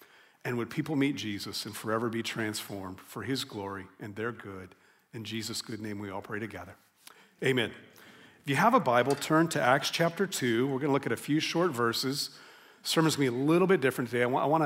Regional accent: New Mexico, United States; this beautiful landscape oil painting that's been passed down in my family of my home state, a New Mexico landscape.

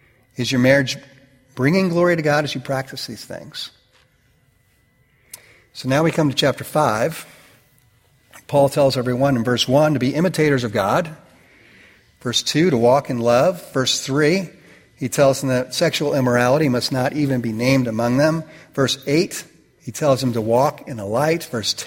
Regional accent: New York, United States; I grew up in New York, liberal Northeastern family, you know, completely egalitarian.

